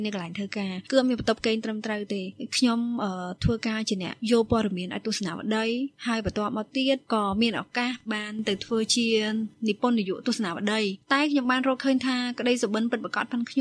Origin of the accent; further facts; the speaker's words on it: Mekong Delta, Vietnam; moved away; ខ្ញុំជាកូនខ្មែរខ្ញុំត្រូវតែចេះភាសាខ្មែរដោយសារតែនៅកម្ពុជាក្រោមខ្ញុំរៀនភាសាខ្មែរតាមរយៈការរៀននៅក្នុងវត្ត